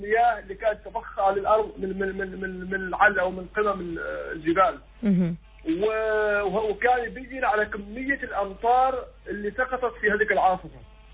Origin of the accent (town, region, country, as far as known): Oman